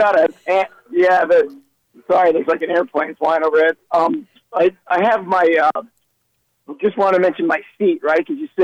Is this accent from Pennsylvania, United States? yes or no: no; New York, United States; now in Florida, United States; here's a guy from born and raised in New York, lives in Florida.